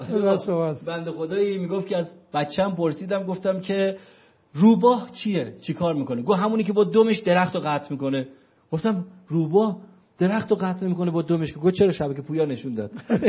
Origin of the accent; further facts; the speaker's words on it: Qom, Iran; وقتی میفهمن از قم هستیم